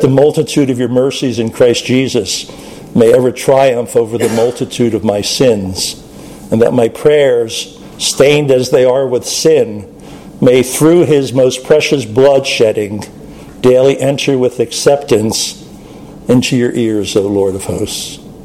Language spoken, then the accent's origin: English; Philadelphia, Pennsylvania, United States; Come on, who are you kidding? I'm from Philly.